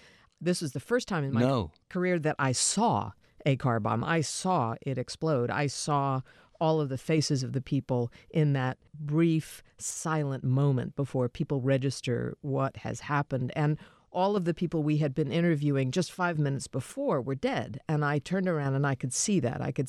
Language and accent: English; New Jersey, United States; also born or lived in Florida; Oh boy, I grew up in New Jersey and in Florida.